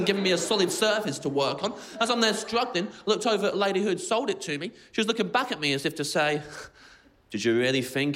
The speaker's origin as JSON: {"language": "English", "town": "Kettering", "region": "East Midlands", "country": "United Kingdom", "lives_now": "Loughborough, United Kingdom", "said": "I moved to Loughborough from Kettering. Kettering's where I'm from. It's spelt Kettering, but it's pronounced Kettering. That's very important. We miss out half the letters, that's how it's pronounced. Kettering."}